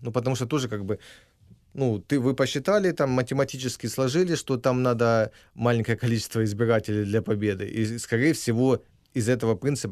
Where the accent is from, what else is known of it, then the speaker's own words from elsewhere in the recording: Horlivka, Donetsk Oblast, Ukraine; born there; я родился в Гугловке